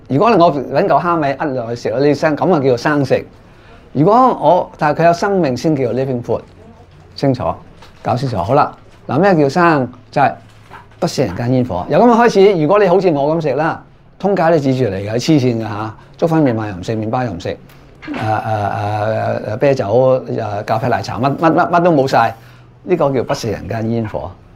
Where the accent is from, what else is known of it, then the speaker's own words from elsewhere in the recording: Hong Kong; 我係香港土生土長嚇，係1948年出世。嗰陣時啱啱戰後嚇、我哋屋企好窮嘅